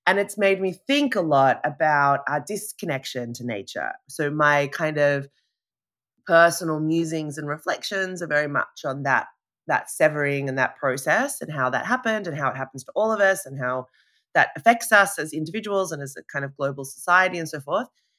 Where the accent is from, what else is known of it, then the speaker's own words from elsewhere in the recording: Sydney, New South Wales, Australia; but I've lived abroad for the last decade in different places. And I've just returned back to the place where I was born, which is Sydney, Australia.